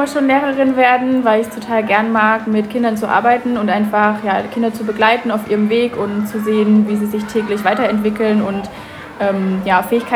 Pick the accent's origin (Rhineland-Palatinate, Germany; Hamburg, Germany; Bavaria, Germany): Bavaria, Germany; Bamberg; Ich komme aus Bamberg